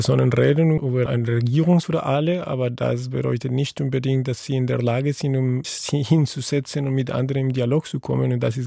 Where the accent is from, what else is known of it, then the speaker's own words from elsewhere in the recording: Colombia; seit mehr als 15 Jahren, das ist tatsächlich auch, wo ich herkomme. Wandbilder und Muralismus in Kolumbien hat eine riesige Rolle gespielt.